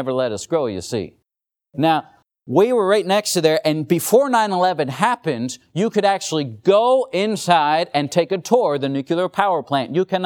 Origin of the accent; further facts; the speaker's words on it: Limerick, Pennsylvania, United States; Now, growing up in the home I did, I grew up in Limerick, Pennsylvania.